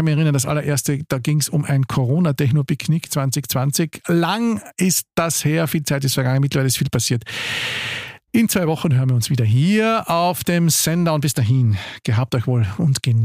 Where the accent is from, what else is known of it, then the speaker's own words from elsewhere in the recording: Carinthia, Austria; du bist ja Kärntner, ich bin Kärntner